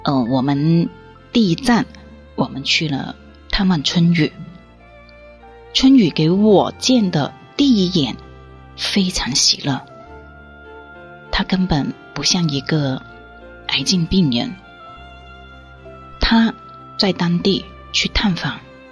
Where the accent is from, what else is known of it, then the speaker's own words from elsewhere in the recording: Guangdong, China; 我们广东人就是有一句话